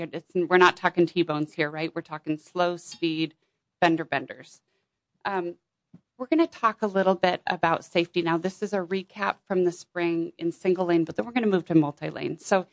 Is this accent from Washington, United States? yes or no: yes; Wenatchee, Washington, United States; also born or lived in Seattle / Portland; Some of you may know that I'm a hometown girl. I was born and raised here in Wenatchee.